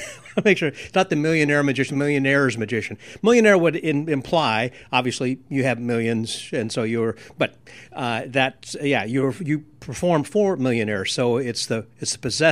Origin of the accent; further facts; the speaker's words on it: Houston, Texas, United States; I'm from Houston, he's from New York City